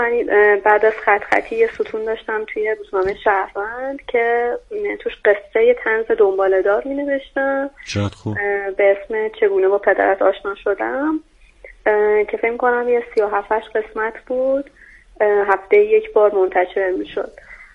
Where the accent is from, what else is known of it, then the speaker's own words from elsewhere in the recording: Tehran, Tehran Province, Iran; born there; من خودم تهران به دنیا اومدم، پدرم اصالتا یزدی هستن، مادرم هم تهرانی.